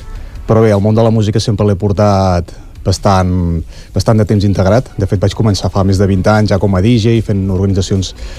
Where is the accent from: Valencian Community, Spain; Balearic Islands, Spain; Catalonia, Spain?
Catalonia, Spain; Campdevànol; now in Olot, Spain; soc fill de Can de Bànol, però com molts saben, doncs, he estat fincat a Olot durant molts anys. Però tot i així, doncs, bé, he anat sempre mantinguent aquestes arrels ripollenques